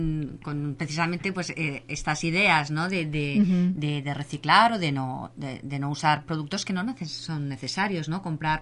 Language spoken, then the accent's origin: Spanish; Barcelona, Catalonia, Spain; Yo que vengo de Barcelona, por ejemplo, allí el tema de reciclaje lleva muchos años ya trabajándose